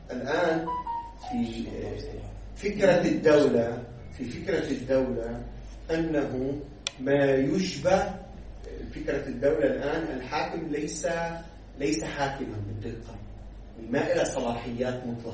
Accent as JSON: {"language": "Arabic", "country": "Lebanon", "said": "كما عندنا في لبنان اشتراك سنوي في المياه"}